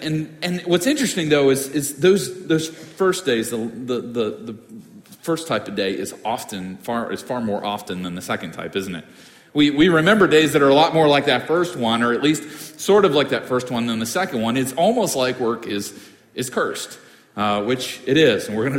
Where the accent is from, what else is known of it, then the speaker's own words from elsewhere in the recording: Boston, Massachusetts, United States; as Clint said. I'm from Boston, and City on a Hill is a bit like Boston. It's a melting pot